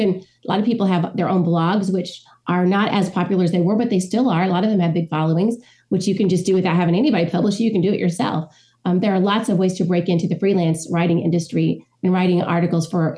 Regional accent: Bedford, Indiana, United States; So I was raised in the Free Methodist Church here in Bedford, Indiana, and grew up under the pew.

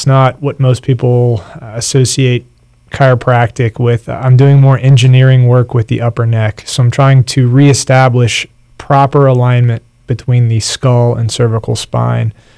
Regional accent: Miami, Florida, United States; born there; I was born in Miami.

